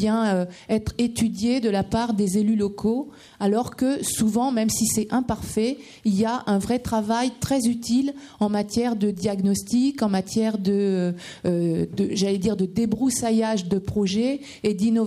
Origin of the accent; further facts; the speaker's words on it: Châteauroux, Centre-Val de Loire, France; donc je suis de Châteauroux